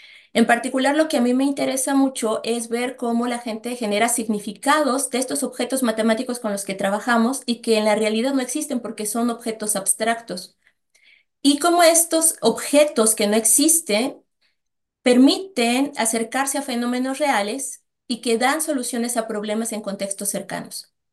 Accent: Mexico; now in Osorno, Chile; Originalmente soy de México, llevo 6 años radicando aquí en Osorno.

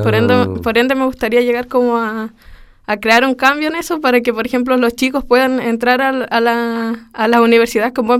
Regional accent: La Unión, Los Ríos, Chile; Yo soy de La Unión y viajo todos los días acá a Osorno.

